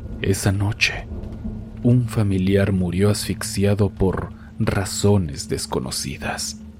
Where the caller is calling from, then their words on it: Buenos Aires, Argentina; soy de Buenos Aires, Argentina.